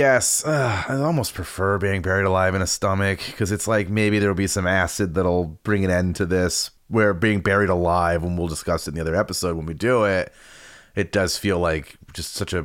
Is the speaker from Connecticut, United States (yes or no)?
yes; Connecticut, United States; I am from Connecticut, as everyone knows, and our state animal is the sperm whale